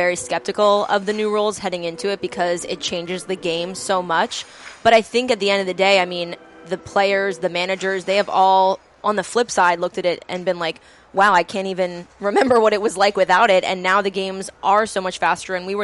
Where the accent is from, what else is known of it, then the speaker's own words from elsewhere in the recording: Baltimore, Maryland, United States; I mean, I grew up just in Baltimore going to Camden Yards always.